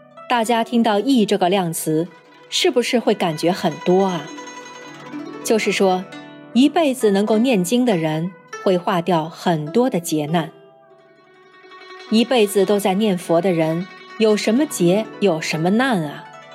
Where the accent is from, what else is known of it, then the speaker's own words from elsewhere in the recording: China; 好比西方人说的神和我们中国人说的神就不是一个概念。